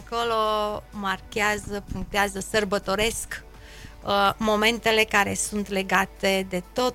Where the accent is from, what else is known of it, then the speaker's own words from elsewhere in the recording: Romania; faptul că suntem români.